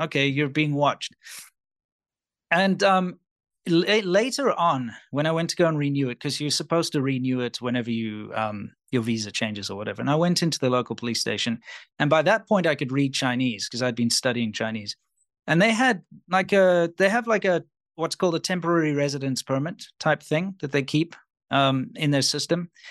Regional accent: South Africa; because I'm South African

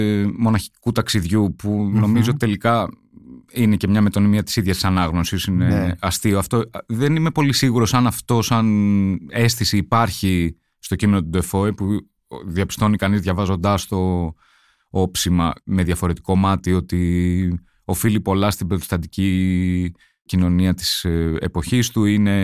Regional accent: Athens, Attica, Greece; Ναι, μεγάλωσα στην Αθήνα, σε ένα προάστιο της Αθήνας.

